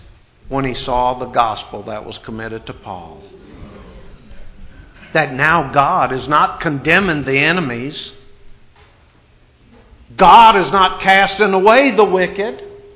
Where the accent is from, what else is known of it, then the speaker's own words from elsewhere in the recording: Louisiana, United States; And I'm from Louisiana.